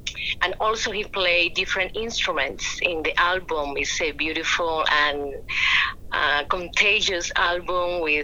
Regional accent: Havana, Cuba; I was born and raised in Havana, Cuba, and dancing is very natural for me because in Cuba, everybody dances.

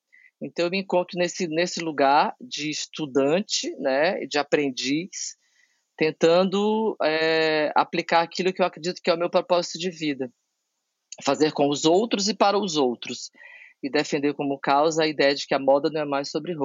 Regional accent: Ceará, Brazil; now in São Paulo, Brazil; eu sou cearense, radicado em São Paulo há 28 anos

